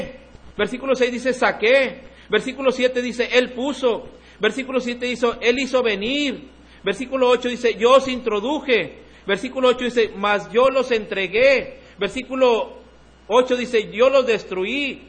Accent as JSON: {"language": "Spanish", "town": "Matehuala", "region": "San Luis Potosí", "country": "Mexico", "said": "yo vengo de Matehuala y me traigo otra Montes."}